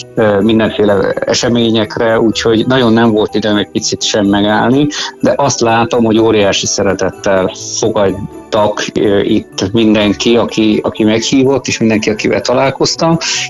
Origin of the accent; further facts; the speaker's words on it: Hungary; born there; ugye én a Tiszaparton születtem, nagyon szeretem a halat